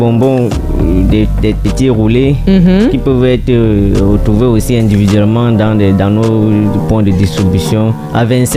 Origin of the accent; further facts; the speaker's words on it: Kekem, West, Cameroon; Bon, déjà, c'est mon village natal. Déjà.